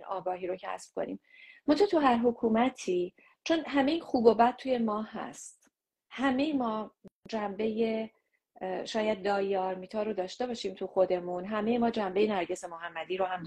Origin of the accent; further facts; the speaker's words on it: Iran; اوریجینالی گفتم از ایران